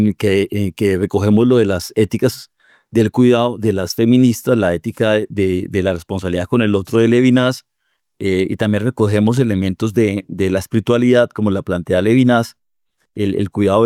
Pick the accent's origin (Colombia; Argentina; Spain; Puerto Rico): Colombia